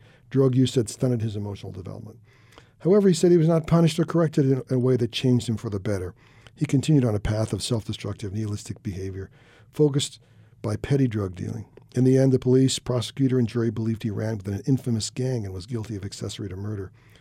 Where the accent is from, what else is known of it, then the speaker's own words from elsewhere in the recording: California, United States; Here we are from Northern California. We love the nature, outdoors, all these activities.